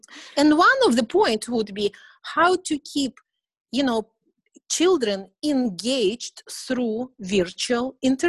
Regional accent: United States; like I'm American, I have my passport, don't ask me about this, whatever Soviet stuff.

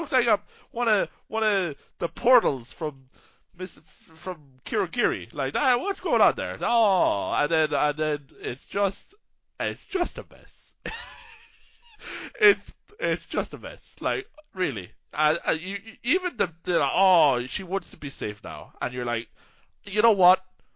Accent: Ireland; I'm Irish

